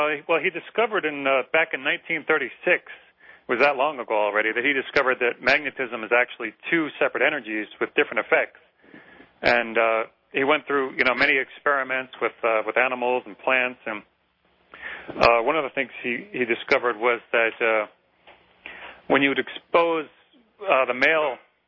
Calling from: Gainesville, Florida, United States; I'm calling from Gainesville, Florida.

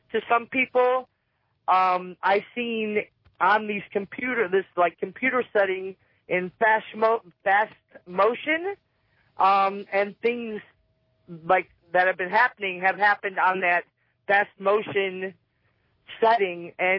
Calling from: California, United States; California.

